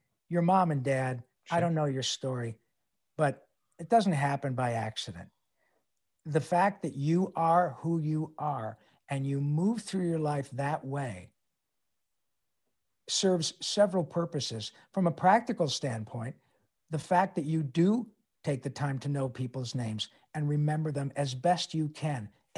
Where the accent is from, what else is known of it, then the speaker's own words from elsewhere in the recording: Detroit, Michigan, United States; as I grew up in Detroit